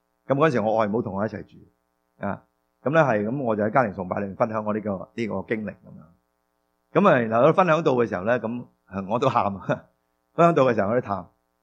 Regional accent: China; 但我哋中国人惯咗，唔好喊啦咁

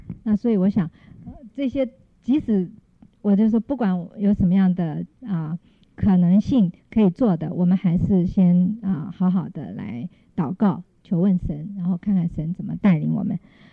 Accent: China; 那我们中国人是很会这个在经济上做打算

